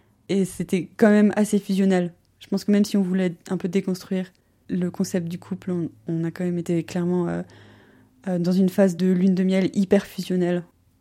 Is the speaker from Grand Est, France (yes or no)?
yes; Grand Est, France; moved away as an adult; now in Lausanne, Switzerland; j'ai 29 ans, je suis originaire d'Alsace et je suis arrivée à Lausanne il y a une dizaine d'années pour les études